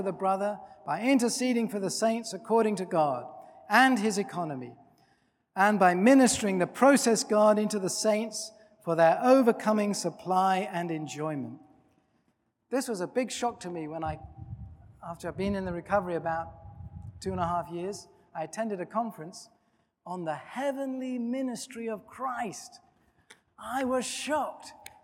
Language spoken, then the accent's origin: English; England, United Kingdom; You know, I'm an Englishman and I've been educated